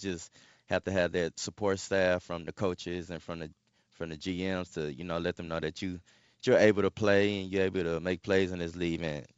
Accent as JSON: {"language": "English", "town": "Dallas", "region": "Texas", "country": "United States", "tie": "born or raised there", "also_born_or_lived": "Lancaster, Texas / Oklahoma", "lives_now": "Chicago, United States", "said": "I'm from Lancaster, Texas. Went to high school there. I was raised in Dallas, actually born in Oklahoma. So I guess I'm an Oklahoma native. Went to the University of Oklahoma 2009 to 12."}